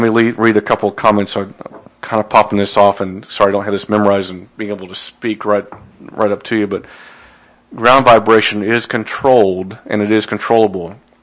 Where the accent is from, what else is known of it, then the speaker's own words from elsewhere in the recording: Raymore, Missouri, United States; I've seen that in my hometown of Raymore, Missouri